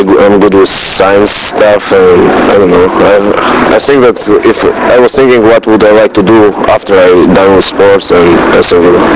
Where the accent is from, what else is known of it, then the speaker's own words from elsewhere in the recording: Israel; I'm from Israel. We never had a huge team